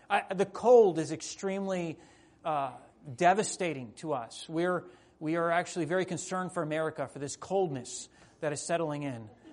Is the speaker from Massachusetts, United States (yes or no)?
no; Allentown, Pennsylvania, United States; my wife Laura. I grew up in Allentown, Pennsylvania. I grew up in a pastor's home.